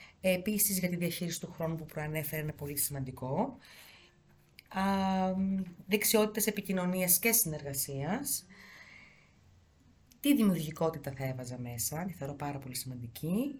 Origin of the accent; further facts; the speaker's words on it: Orestiada, Eastern Macedonia and Thrace, Greece; now in Sparta, Greece; Κατάγομαι από την Οραστιάδα Εύρου. Διορίστηκα πέρσι στη Σπάρτη.